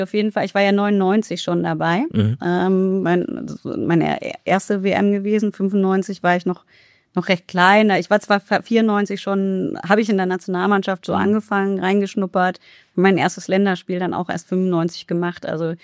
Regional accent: Karlsruhe, Baden-Württemberg, Germany; Also ich bin in Karlsruhe geboren, aufgewachsen, groß geworden

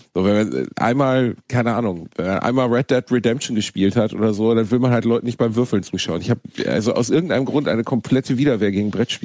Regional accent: Gelsenkirchen, North Rhine-Westphalia, Germany; Das ist Gelsenkirchen, meine Heimatstadt, hat eine Trabrennbahn.

